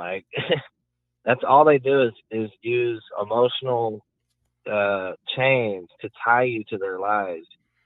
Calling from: Arkansas, United States; from Arkansas.

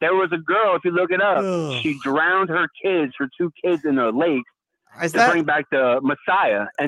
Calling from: Barnwell, South Carolina, United States; Barnwell, South Carolina, on my front porch.

